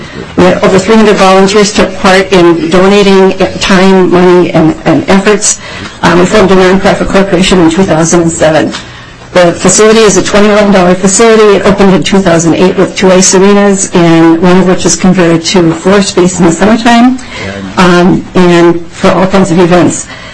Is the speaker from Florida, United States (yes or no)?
no; Duluth, Minnesota, United States; When I was a young girl growing up in Duluth